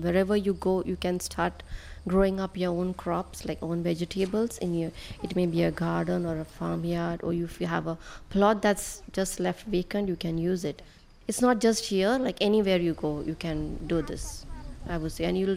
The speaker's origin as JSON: {"language": "English", "country": "India", "moved": "yes", "said": "I'm from India, and I've been here like around 8 years."}